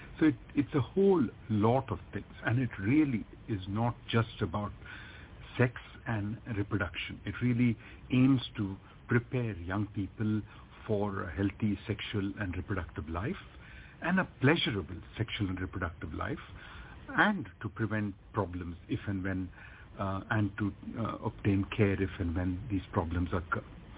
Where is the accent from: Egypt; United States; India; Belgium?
India; Mumbai, Maharashtra; I'm 60, and you know, the sexuality education I had when I was a student of 13 in growing up in Bombay in India